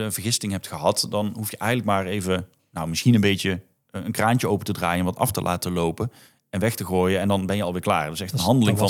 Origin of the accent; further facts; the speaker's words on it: Netherlands; sta je als Nederlander, notabene, sta je daar voor zo'n klas met meestal Belgen.